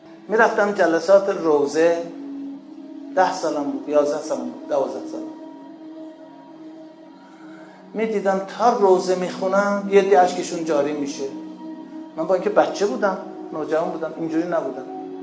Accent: Iran; now in United States; سالی چند تو امریکا زندگی میکنم، … مسلمان هم نیستم. سالی چند بار میام ایران برای اینکه وطنم رو بوش و بشنوم

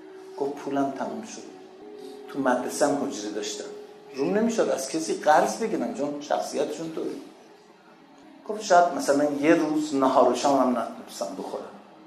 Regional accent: Iran; now in United States; سالی چند تو امریکا زندگی میکنم، … مسلمان هم نیستم. سالی چند بار میام ایران برای اینکه وطنم رو بوش و بشنوم

